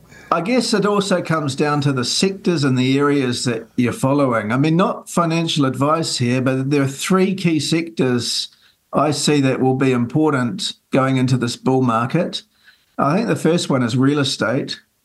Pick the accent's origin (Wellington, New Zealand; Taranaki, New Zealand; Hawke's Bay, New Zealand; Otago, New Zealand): Taranaki, New Zealand; I go back to growing up in Taranaki, straightforward kids.